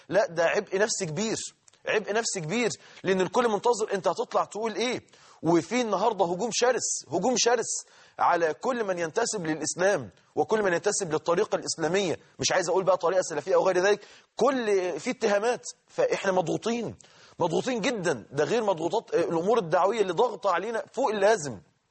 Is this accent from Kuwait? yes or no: no; Egypt